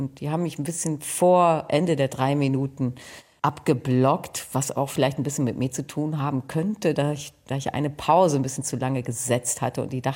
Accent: Cloppenburg, Lower Saxony, Germany; Ich komme ja aus Kloppenburg, nicht wahr?

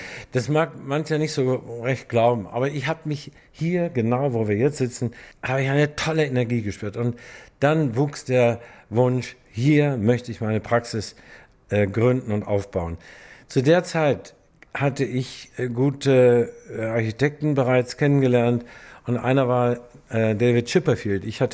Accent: Leerhave, Lower Saxony, Germany; Ja, ich wurde im Jahr 1942 in Leerhave geboren, einem kleinen Dorf in Ostfriesland, und habe dort 20 Jahre gelebt, bin dort aufgewachsen mit Natur, mit Kultur, mit einer wunderbaren Familie zusammen mit Brüdern

